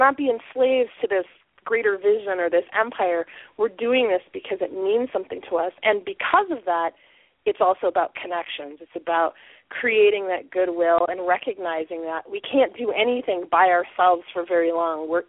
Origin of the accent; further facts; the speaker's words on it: Flint, Michigan, United States; In my hometown of Flint, Michigan